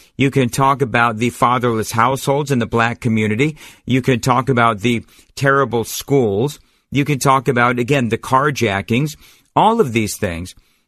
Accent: Los Angeles, California, United States; also born or lived in New York / Denver; I've lived all across the country. I've lived in New York. I grew up in Los Angeles. I spent 3 years in Denver.

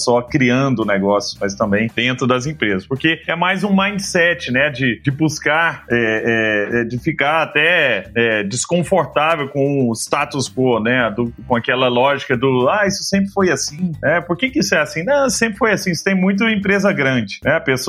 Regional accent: Araguari, Minas Gerais, Brazil; lá em Araguari, que é a minha cidade natal, Herigueri, né, em inglês, lá em Herigueri, eu, há 20 anos atrás, quando morava lá, mais de 20 anos atrás

